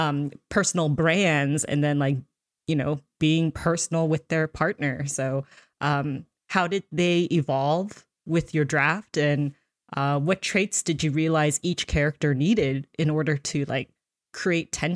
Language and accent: English; Alpharetta, Georgia, United States; And actually I'm from Alpharetta